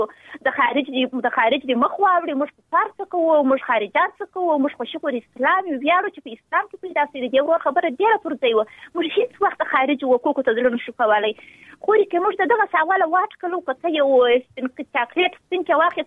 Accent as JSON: {"language": "Pashto", "region": "Helmand", "country": "Afghanistan", "said": "زه خپله د هلمند اوسېدونکی یم."}